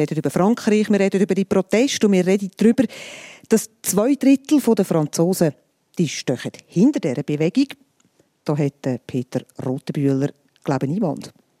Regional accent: Switzerland; Ich als Schweizerin

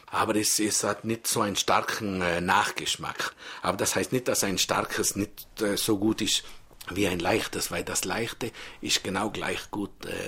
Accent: Trentino-Alto Adige, Italy; now in Switzerland

